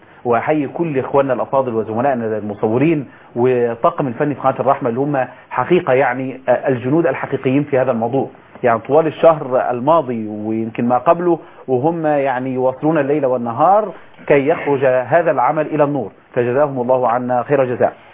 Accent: Egypt; احنا مصريين

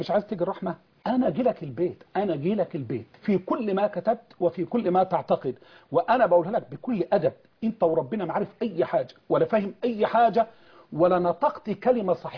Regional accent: Egypt; أنا كنت متفرغ للرد على الطابور الخامس عندنا في مصر

